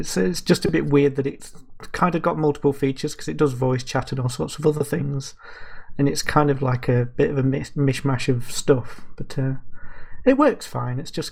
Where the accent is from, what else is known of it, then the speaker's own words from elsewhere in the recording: United Kingdom; Being a Brit, it means nothing to me.